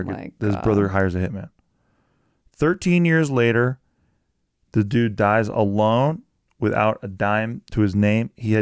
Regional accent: Louisiana, United States; So, sorry. I'm from the Louisiana Bayou. So

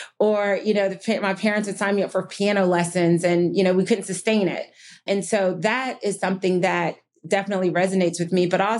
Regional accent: New Jersey, United States; also born or lived in Rochester, New York; I was born in Rochester, New York, and moved to New Jersey. And we were long on love and short on money.

